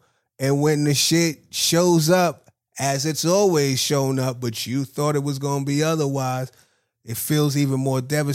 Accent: New York, United States; I felt that shit, and I'm from New York.

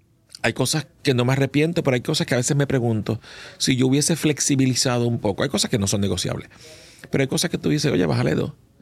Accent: Manatí, Puerto Rico; en mi pueblo, en Manatí, donde yo soy, nací en Manatí

